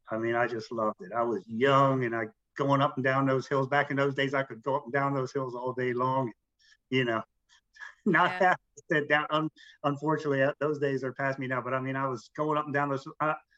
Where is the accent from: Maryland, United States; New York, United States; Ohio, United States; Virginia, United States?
Maryland, United States; Silver Spring; I grew up in Silver Spring, Maryland, so it was fairly urban area, suburban back then, but, you know, fairly urban.